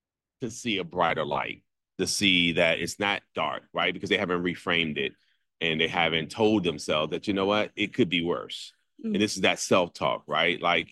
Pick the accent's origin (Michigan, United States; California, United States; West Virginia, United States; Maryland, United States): Maryland, United States; She's from Seattle, Washington. We're from the Maryland area.